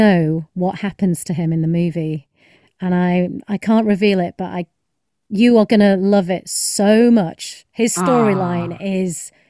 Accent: United Kingdom; So as a British person who has been to America a few times

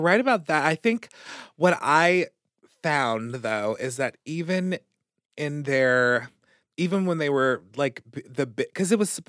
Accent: United States; See, this is where I'm so proud to be an American.

